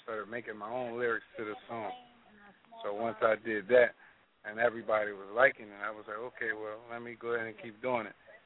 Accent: Newark, Delaware, United States; also born or lived in New Jersey; And I was raised in New Jersey. I was born in New Jersey, I'm sorry. Raised in Newark, Delaware.

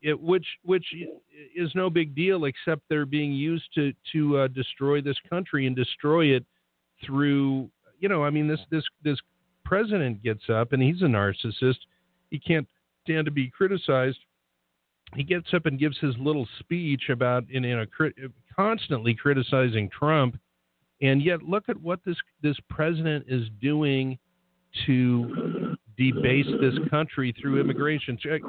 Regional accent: United States; born there; it's not my fault I was born in America.

